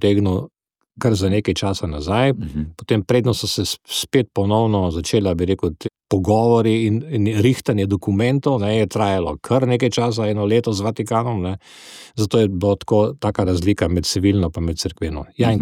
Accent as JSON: {"language": "Slovenian", "region": "Slovenian Littoral", "country": "Slovenia", "said": "to smo Primorci, ne, to nosimo nekako, bi rekel, v sebi."}